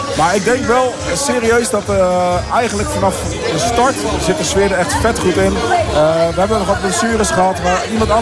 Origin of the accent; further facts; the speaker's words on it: Rotterdam, South Holland, Netherlands; We komen allemaal uit Rotterdam.